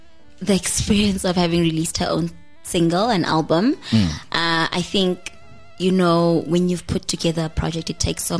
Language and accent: English; Johannesburg, Gauteng, South Africa; I did high school here. I lived here. I'm from Johannesburg